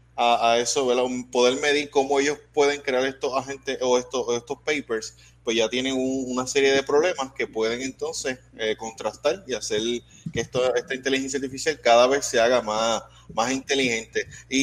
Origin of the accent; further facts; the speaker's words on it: Puerto Rico; perdonen mis anglicismos, yo soy de acá de Puerto Rico, los tengo.